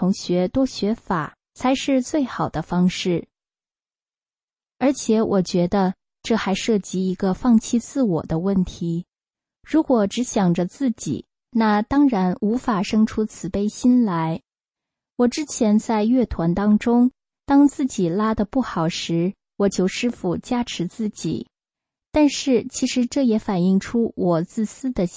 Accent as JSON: {"language": "Chinese", "country": "China", "moved": "yes", "said": "我从中国来的时候带着很多执着和在中国养成的观念"}